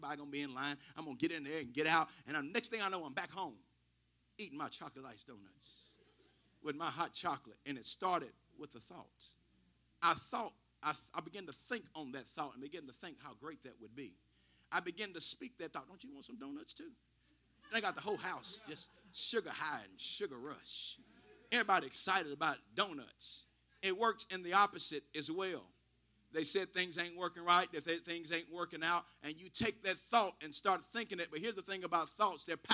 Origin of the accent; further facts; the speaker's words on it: Shelbyville, United States; In here today is a group of people that I grew up with in Shelbyville, Bright's Temple, Church of God in Christ.